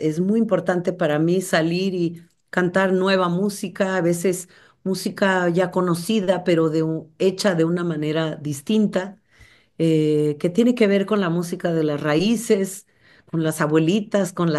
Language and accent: Spanish; Oaxaca, Mexico; En mi tierra, en Oaxaca, me sentía muy discriminada por ser parte indígena, me decían la hija de la India, y también pues porque mi padre era yanqui.